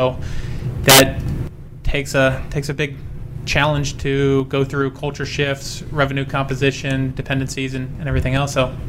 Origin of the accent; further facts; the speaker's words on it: Rockville, Maryland, United States; Rockville, Maryland.